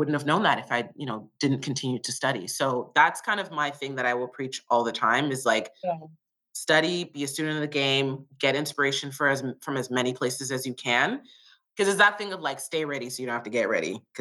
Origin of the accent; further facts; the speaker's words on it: Toronto, Ontario, Canada; I'm from Toronto, but I'm currently in Vancouver filming a really cool Amazon series.